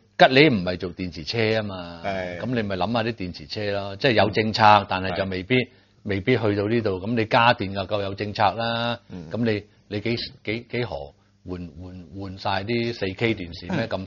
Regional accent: Hong Kong; 佢本應係為咗滿足我哋港人個食用

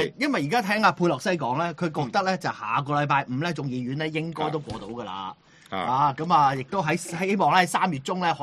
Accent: China; now in Hong Kong; 我觉得系作为一个中国人，我就算生活喺香港，

